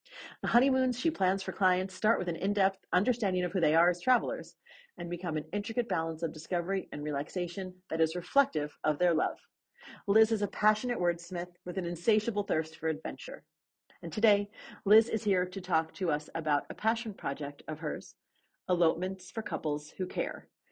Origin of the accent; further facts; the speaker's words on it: New York City, New York, United States; And so you're in New York City. Yes. My hometown.